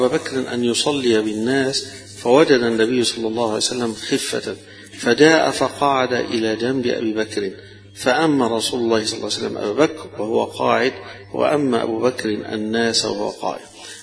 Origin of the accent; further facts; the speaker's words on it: Egypt; للأسف الشديد دي مشكلتنا احنا كمصريين كلنا دكاترة كلنا أطباء